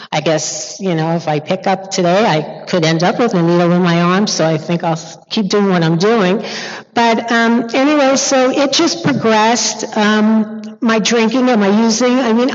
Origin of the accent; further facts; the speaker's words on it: Floral Park, New York, United States; I'm from New York, Queens, Floral Park, so we used to drink in Queens, thank you, yes.